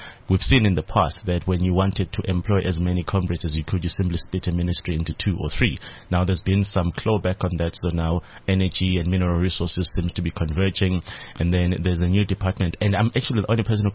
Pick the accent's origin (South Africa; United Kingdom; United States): South Africa; I'm sitting across the road as a South African